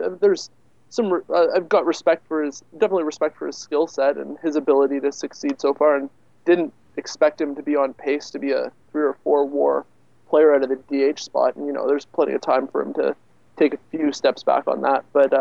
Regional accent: Ottawa, Ontario, Canada; So I grew up in Ottawa, Ontario, right by the Quebec border. So, you know, around French quite a bit.

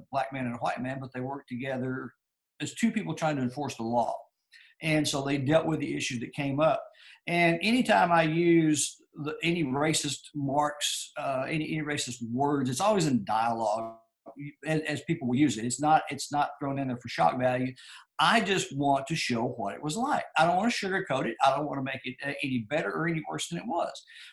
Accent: Texas, United States; It had never occurred to me because we are from Northeast Texas. There are a lot of Choctaws around there. The town is right on the Red River, and on the other side is the Choctaw territories of Oklahoma.

